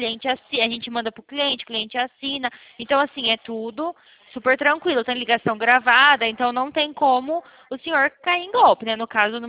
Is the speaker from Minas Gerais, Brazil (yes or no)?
no; São Paulo, Brazil; Eu sou do estado de São Paulo.